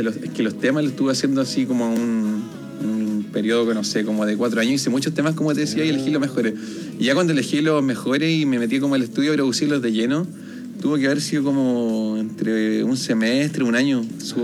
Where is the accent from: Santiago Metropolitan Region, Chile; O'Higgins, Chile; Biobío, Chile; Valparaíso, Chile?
O'Higgins, Chile; Machalí; also born or lived in Rancagua; yo soy de la sexta región, de Machalí.